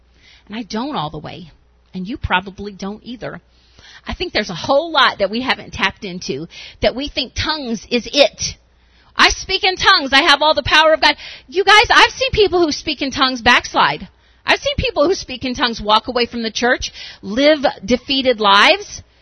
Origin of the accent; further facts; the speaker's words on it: Tennessee, United States; My sister who moved from, we grew up in Tennessee. They're wild down there.